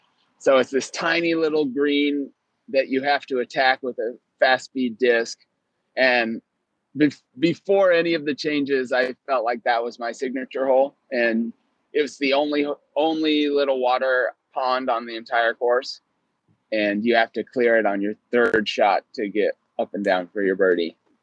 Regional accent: Oregon, United States; I'm from Oregon, I'm from the heart of the woods. I'm a woods golfer.

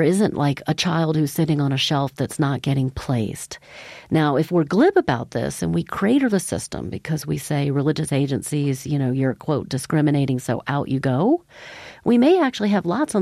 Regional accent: Virginia, United States; My father, I grew up in Virginia.

